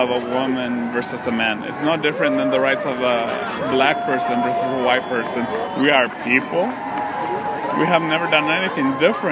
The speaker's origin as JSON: {"language": "English", "town": "Modesto", "region": "California", "country": "United States", "said": "I am from Modesto"}